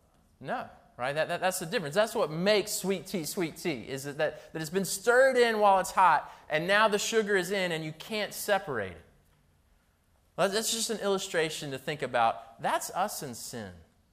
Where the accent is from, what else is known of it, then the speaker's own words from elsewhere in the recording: North Carolina, United States; But I grew up in North Carolina, and one of the things, my family was from the North, and so when we were 4, we moved to North Carolina